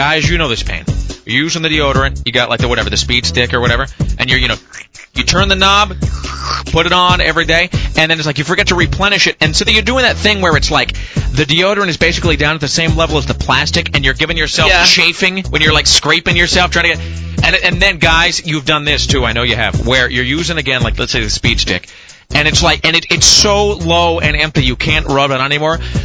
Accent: Kennewick, Washington, United States; boiled, like really in Kennewick, which is my hometown

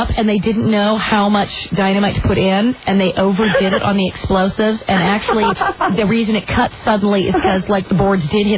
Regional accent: Hollywood, California, United States; about growing up in Hollywood, the fact that my mother was the voice of Gumby and Casper the Friendly Ghost.

